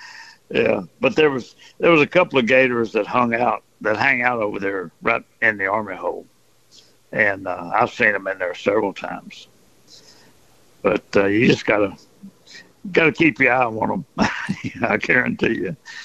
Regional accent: Port Arthur, Texas, United States; when I was growing up as a kid, growing up in Port Arthur

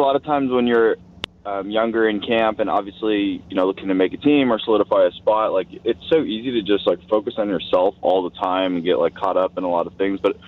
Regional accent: Oakland, California, United States; I'm from Oakland, so I grew up a Raiders fan

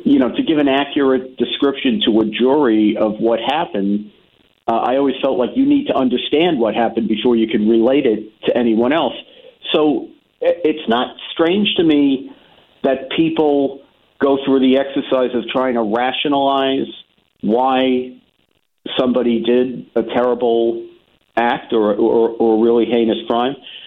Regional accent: New York City, New York, United States; I grew up in New York City and I was a prosecutor

